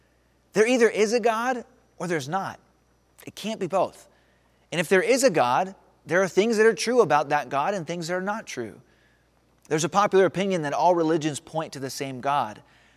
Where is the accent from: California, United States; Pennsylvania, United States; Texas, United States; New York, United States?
Pennsylvania, United States; born there; I was born near Pittsburgh.